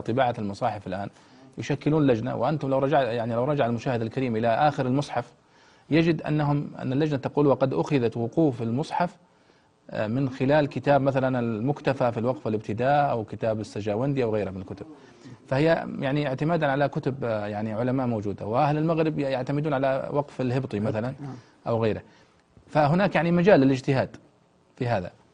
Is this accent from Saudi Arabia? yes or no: yes; Saudi Arabia; عندنا في السعودية